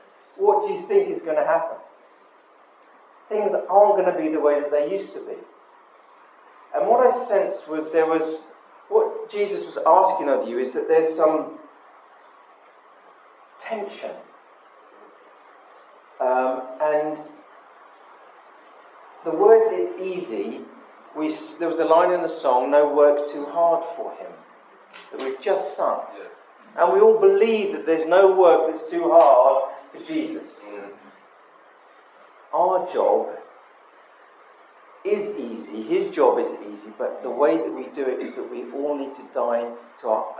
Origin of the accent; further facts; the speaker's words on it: England, United Kingdom; and I'm from England.